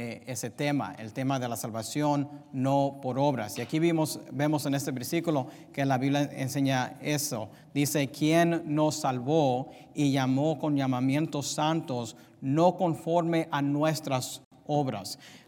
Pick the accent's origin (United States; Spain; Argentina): United States; first language en; Spanish is a second language; Y como yo crecí en los Estados Unidos y crecí primeramente hablando inglés, yo no conozco mucho de los dichos de la gente en español.